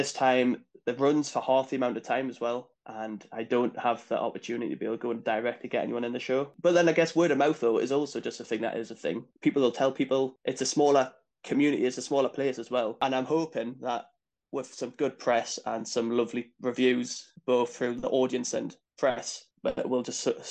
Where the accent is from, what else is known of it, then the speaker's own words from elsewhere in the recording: High Heaton, North East England, United Kingdom; I'm from Heaton or High Heaton, if anyone's going to fact check that.